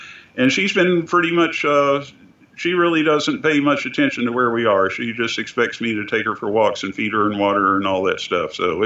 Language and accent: English; Florida, United States; Of course, I don't have a front license plate since I'm from Florida, so it doesn't work for me